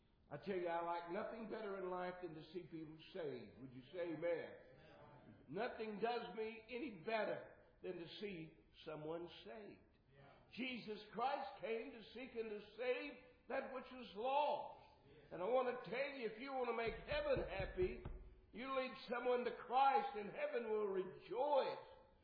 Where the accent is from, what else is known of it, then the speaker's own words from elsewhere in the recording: Arkansas, United States; Well, I was trying to get a house ready back here in Arkansas. Arkansas, my home state, for Connie and the boys.